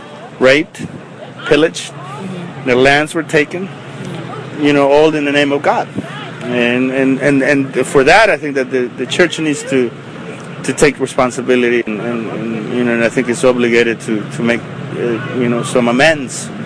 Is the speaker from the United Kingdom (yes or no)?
no; Washington, District of Columbia, United States; also born or lived in El Salvador; and I am from El Salvador, but I'm a Washingtonian. I live in Northeast, but I grew up in Northwest, in Columbia Heights, Mount Pleasant, and Adams Morgan.